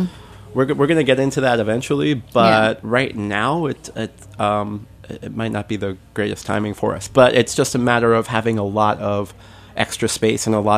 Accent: Brooklyn, New York, United States; I grew up in Bensonhurst in Brooklyn, so we weren't very rural.

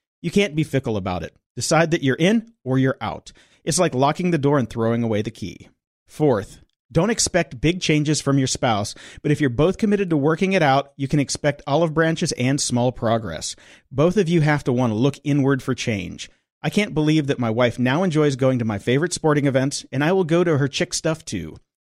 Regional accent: California, United States; I grew up in the Bay Area.

